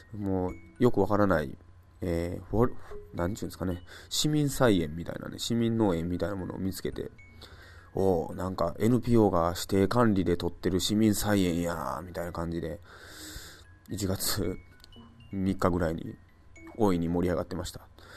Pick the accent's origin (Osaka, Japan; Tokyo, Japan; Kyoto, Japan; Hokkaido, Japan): Osaka, Japan; Sakai; 私は特に生まれも育ちも、大阪でして、実家に帰ると言っても結局私大阪なんです。大阪の堺なんですけども